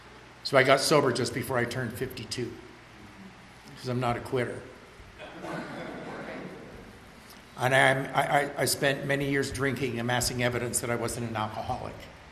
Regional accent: Utah, United States; I grew up in Utah. Dude, you had to go to the state-owned liquor store to buy booze.

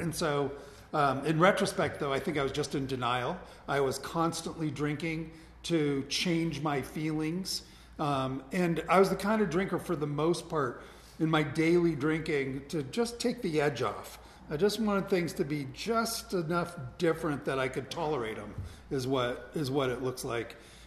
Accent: Los Angeles, California, United States; I was born and raised in Los Angeles.

